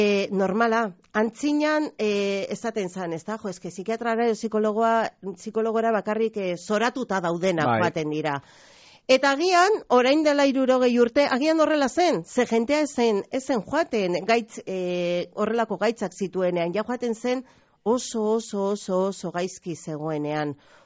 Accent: Basque Country, Spain; ni Durangaldetik nator

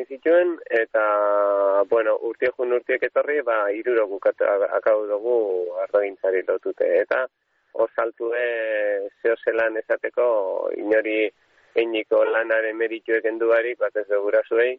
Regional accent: Basque Country, Spain; accent: Biscayan; gure jatorri zegu bizkaitarra gara, nire izkeran ikusten duzu arabarra baino bizkaitarra nazela

